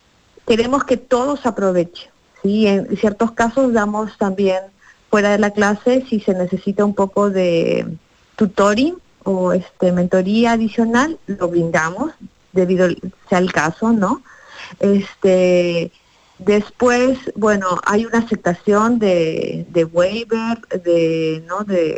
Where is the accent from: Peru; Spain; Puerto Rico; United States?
Peru; yo cuando era estudiante primaria, secundaria, porque yo soy de Perú, bueno, sentía eso.